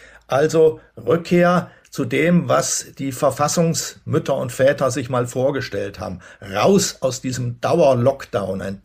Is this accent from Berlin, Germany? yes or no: yes; Berlin, Germany; Ja, daran hat man sich als Berliner gewöhnt.